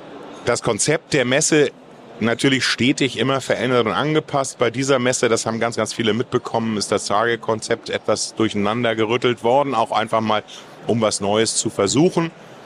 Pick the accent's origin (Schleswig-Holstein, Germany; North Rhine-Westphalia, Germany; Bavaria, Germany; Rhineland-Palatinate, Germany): Schleswig-Holstein, Germany; now in Mecklenburg-Vorpommern, Germany; Ich bin geboren in Schleswig-Holstein, da aufgewachsen, da studiert